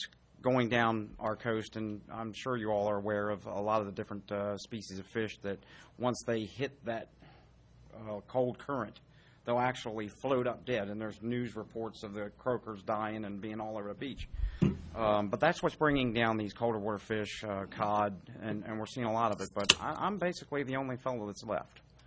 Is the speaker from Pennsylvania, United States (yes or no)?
no; Chincoteague, Virginia, United States; I'm a commercial fisherman from Chincoteague, Virginia.